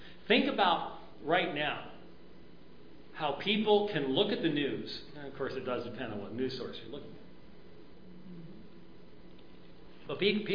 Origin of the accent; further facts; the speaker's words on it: Scotland, United Kingdom; I'm Scottish